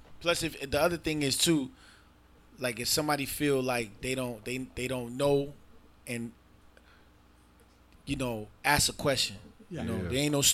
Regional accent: Bronx, New York, United States; now in Atlanta, United States; Obviously, I'm from New York, from the Bronx. But I've been here.

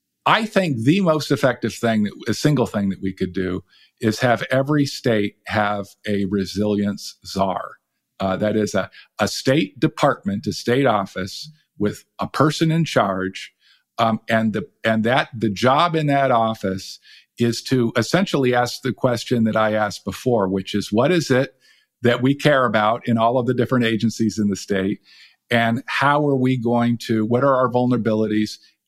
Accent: Las Vegas, Nevada, United States; I grew up in Las Vegas. I grew up in Nevada. So I think a lot about deserts and heat waves.

